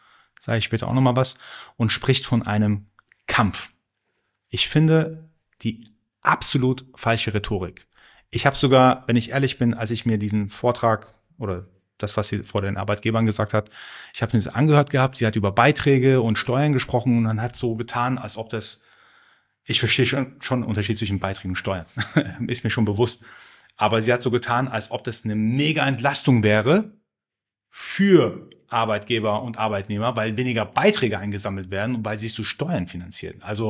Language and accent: German; Germany; ich liebe Deutschland, das weißt du, ich bin ein ganz großer Fan von Deutschland, das ist meine Heimat